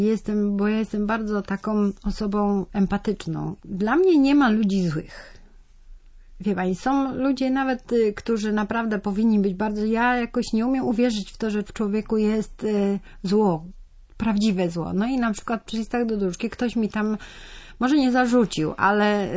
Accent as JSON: {"language": "Polish", "region": "Silesian Voivodeship", "country": "Poland", "said": "w dużej mierze książka będzie się działa na Śląsku, skąd pochodzę."}